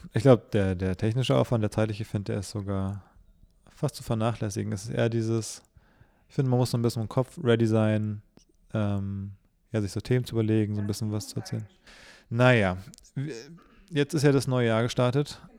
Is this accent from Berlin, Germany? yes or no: yes; Berlin, Germany; ich bin ja gebürtiger Berliner, aber so richtig Mitte-Berliner war ich ja eben lange Zeit nicht.